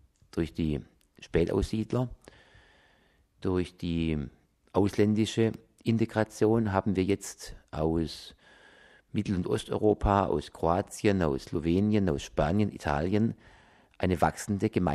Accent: Stuttgart, Baden-Württemberg, Germany; born there; Ich bin evangelischer Christ, in Stuttgart geboren. Und Stuttgart ist nun mal mehrheitlich evangelisch geprägt durch die Reformation. Ich bin in Korntal aufs Gymnasium gegangen.

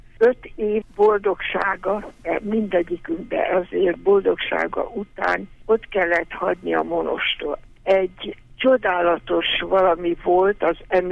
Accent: Zirc, Veszprém County, Hungary; born there; mivel én zirci születésű vagyok

